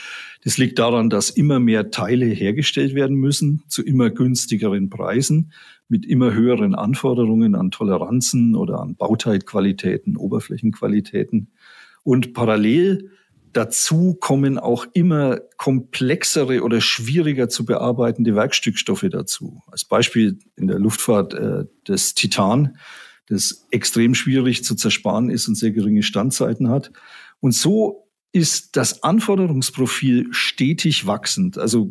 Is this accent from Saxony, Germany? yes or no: no; Erlangen, Bavaria, Germany; Ich bin gebürtiger Mittelfranke. Ich komme aus Erlangen. Daher auch Bier. Das erklärt sich dann von selbst sozusagen. Bin da zur Schule gegangen, ganz normal, an ein technisches Gymnasium